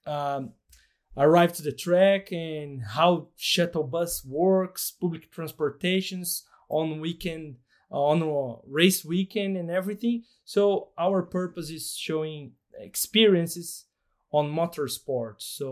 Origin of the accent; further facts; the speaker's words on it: Brazil; English is a second language; For those who doesn't know me, I'm from Brazil.